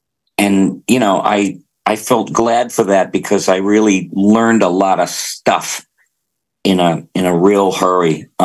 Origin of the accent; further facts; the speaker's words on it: Boston, Massachusetts, United States; And I came from Boston.